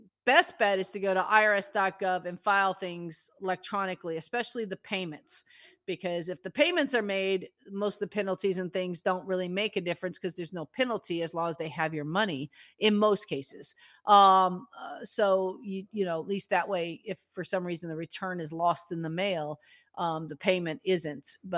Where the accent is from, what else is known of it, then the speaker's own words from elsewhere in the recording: Australia; I'm Australian, obviously.